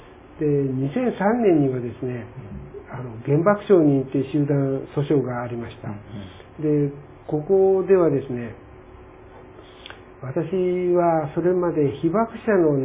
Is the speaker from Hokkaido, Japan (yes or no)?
no; Matsumoto, Nagano, Japan; now in Okinawa, Japan; 長野県の松本なんですけれどもね